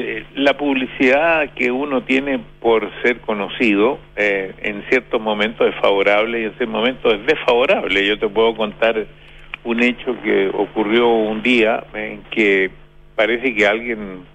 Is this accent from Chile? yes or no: yes; Chile; born there